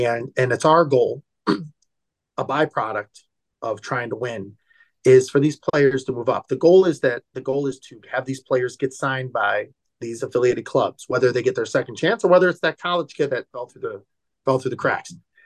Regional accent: Oak Lawn, Illinois, United States; Well, I grew up in Oak Lawn.

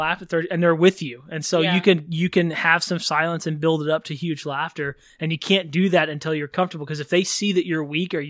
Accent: Texas, United States; moved away as an adult; I grew up in Texas, lived there for most of my life. And then in 2015, when I was, what was I then? 31-ish. And I moved out here to pursue comedy

